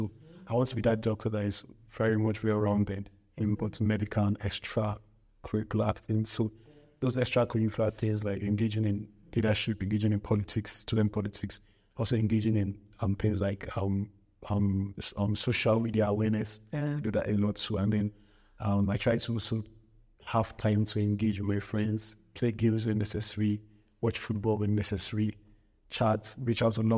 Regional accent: Abuja, Federal Capital Territory, Nigeria; I grew up in Abuja.

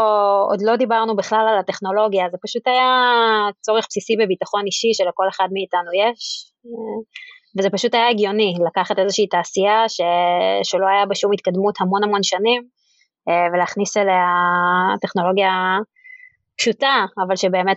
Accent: Modi'in-Maccabim-Re'ut, Central District, Israel; התחלתי כילדה חביבה ביישוב ראות, מכבים.

